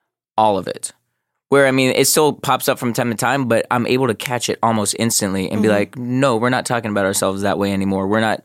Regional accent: Las Vegas, Nevada, United States; You know, I was born and raised in Vegas, and those idiots in that city, they grow up weird and fast.

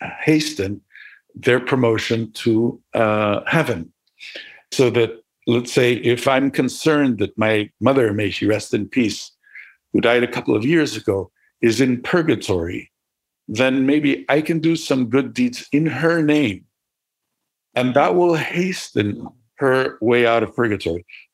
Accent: Mexico; I'm Jewish and I was raised in Mexico, but not particularly in any community, neither in a Jewish community nor in any other religious community.

